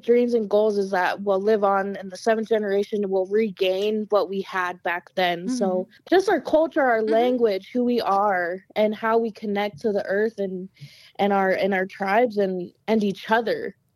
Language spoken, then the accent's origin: English; Fort Belknap Reservation, Montana, United States; I come from the reservation, so I guess I'm speaking from like reservation perspective. Mm-hmm. I'm from the Fort Belknap Reservation, so I guess this is just my experience.